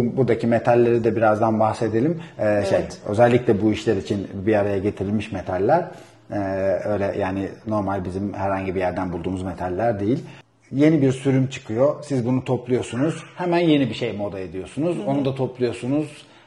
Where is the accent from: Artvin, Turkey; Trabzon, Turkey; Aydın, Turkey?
Artvin, Turkey; Şimdi bunların hepsini ben Artvinliyim. Ve çay bahçelerimiz var. Ve çocukluğumda çay toplayarak ve anneme yardım ederek büyüdüm.